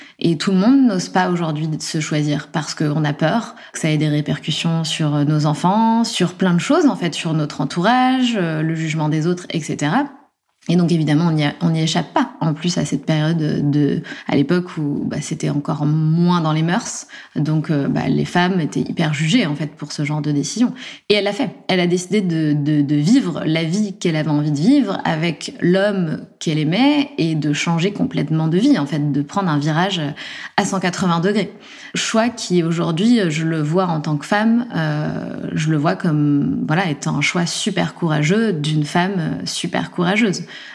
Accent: Besançon, Bourgogne-Franche-Comté, France; moved away; Donc moi, je suis née à Besançon, donc dans le Doubs. Département 25.

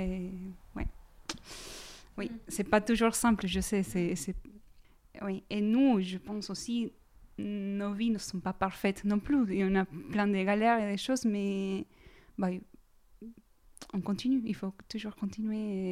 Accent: Peru; French is a second language; la plage de mon enfance au Pérou. Ouais, voilà, Colin, ça s'appelle. Et c'est la plage où j'ai grandi.

